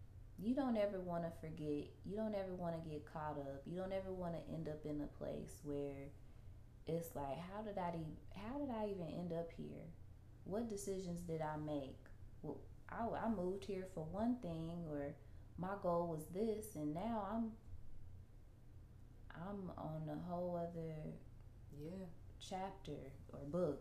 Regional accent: Midwest, United States; But, like, in the Midwest, which I'm from the Midwest in the United States, you have to have a vehicle.

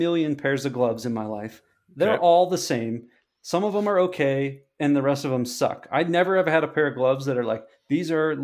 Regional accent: Dubois, United States; Like growing up in Dubois, I snowboarded all the time. We live in a cold climate.

